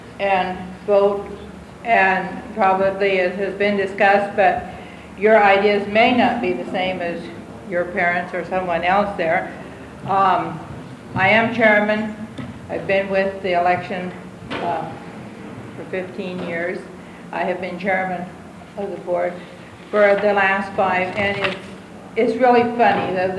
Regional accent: Albany, United States; I am from Albany.

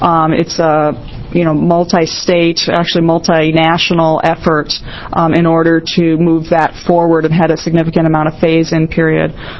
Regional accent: Ohio, United States; Senator Shields, I grew up near the Cuyahoga River, so I'm familiar with the issues.

